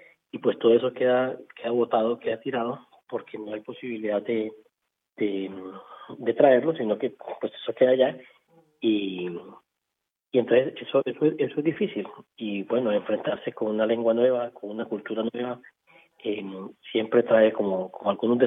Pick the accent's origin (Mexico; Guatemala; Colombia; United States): Colombia; Santa Marta, Magdalena; moved away as an adult; now in Berlin, Germany; yo tuve que salir de Santa Marta, que es mi ciudad natal, que es al norte de Colombia, dirigirme a Bogotá, que es la capital. Y después de unos 10 o 15 días, pues entonces tuve la oportunidad de salir hasta Alemania, y ahora estoy en Berlín.